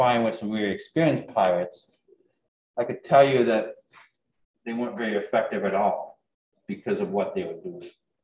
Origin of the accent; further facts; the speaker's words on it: Michigan, United States; And I grew up in Northern Michigan. I grew up out east.